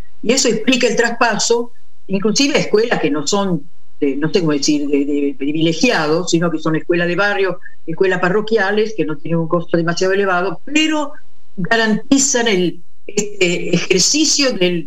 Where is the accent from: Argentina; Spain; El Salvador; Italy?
Italy; yo soy italiana, estudié en escuelas estatales, universidad estatal, que en Italia es lo normal.